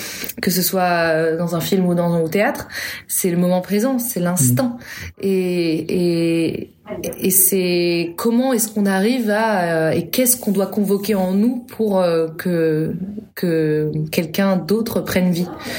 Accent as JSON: {"language": "French", "town": "Paris", "region": "Île-de-France", "country": "France", "said": "J'avais 18 ans, le personnage a 18 ans, c'est une Parisienne, je suis Parisienne"}